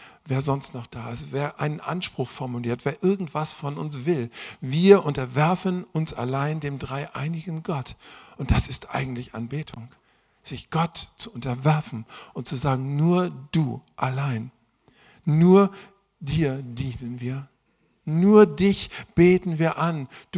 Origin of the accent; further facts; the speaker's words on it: Northern Germany, Germany; Ich komme ja aus dem Norden und so.